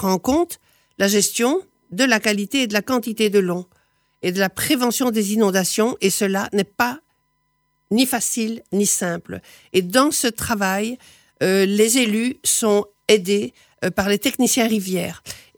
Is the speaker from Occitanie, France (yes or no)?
yes; Saint-Étienne-de-Tulmont, Occitanie, France; je suis de Saint-Étienne-de-Tulmont, où j'ai été élue de 2001 à 2014.